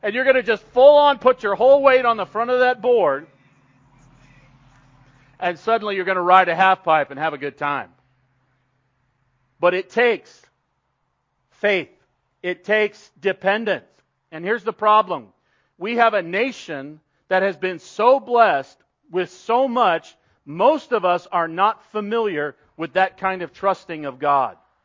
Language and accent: English; California, United States; I grew up in Southern California.